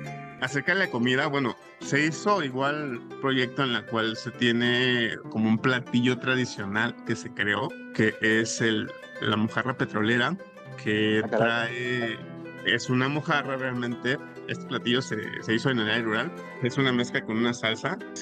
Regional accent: Oaxaca, Mexico; now in Minatitlán, Mexico; Soy oaxaqueño, pero pues ya tengo muchos años viviendo aquí en Minatitlán y ya me siento minatitleco también.

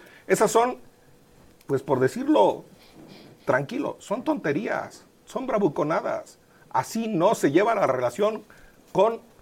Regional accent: Mexico; Somos México, somos mexicanos y estamos cuidando nuestros intereses

